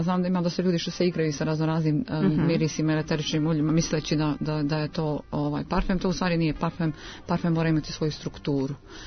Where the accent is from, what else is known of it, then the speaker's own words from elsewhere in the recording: Prijepolje, Zlatibor District, Serbia; born there; Ja sam rođena u Prijepolju, a volim Beograd jer sam baš dosta vremena provodila u Beogradu kao mala.